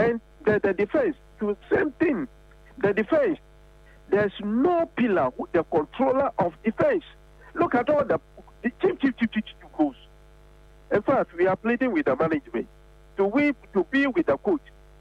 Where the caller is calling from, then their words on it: Lagos, Nigeria; I'm calling from East Lagos.